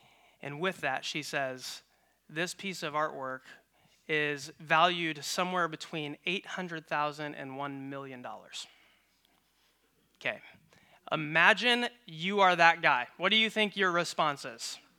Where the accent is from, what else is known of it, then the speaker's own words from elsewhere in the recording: Iowa, United States; But I have lived in Iowa my whole life, born and raised in Northwest Iowa, rural Iowa.